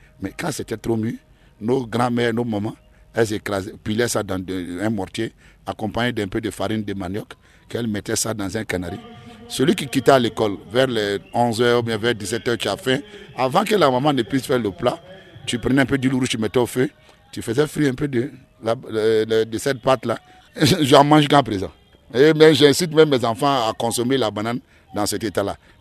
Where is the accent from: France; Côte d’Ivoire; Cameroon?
Côte d’Ivoire; Bada; Bon, je suis né à Bada. C'est mon village.